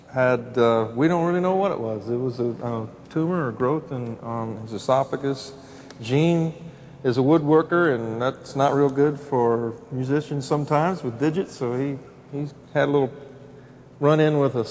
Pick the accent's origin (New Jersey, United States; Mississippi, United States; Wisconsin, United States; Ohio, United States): Ohio, United States; I'm from Ohio, by the way.